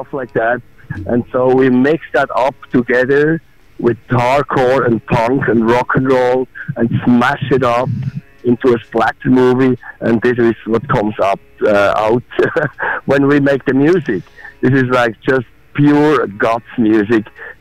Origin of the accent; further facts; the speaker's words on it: Bern, Switzerland; first language Swiss German; English is a second language; And our native language, we are from Bern, Switzerland. Our native language has the name Schweizerdeutsch.